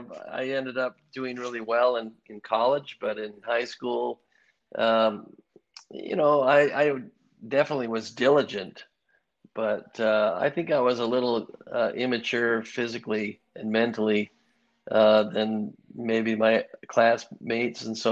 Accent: Ames, Iowa, United States; So, yeah, you can't grow up in Iowa. I grew up in Ames, Iowa, and not wrestle.

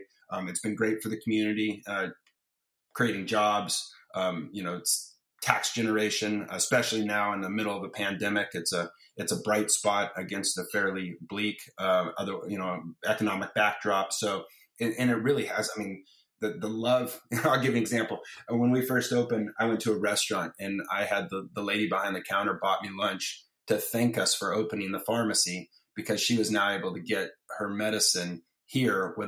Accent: Santa Barbara, California, United States; Definitely feels good to have that, you know, kind of up forever on the wall in my hometown.

